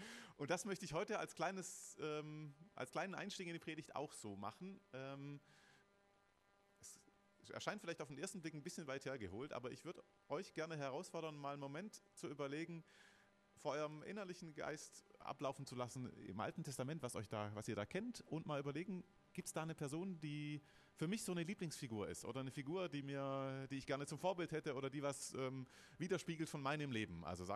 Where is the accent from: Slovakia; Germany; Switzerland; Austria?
Germany; Baden-Württemberg; das haben Sie schon gehört. Der Name verrät mich. Ich bin in Württemberg geboren, 1975 war das, schon eine Weile her. Und da in einer sehr frommen Ecke, auch in einer ziemlich frommen Familie aufgewachsen, landeskirchliche Gemeinschaft, evangelische Kirche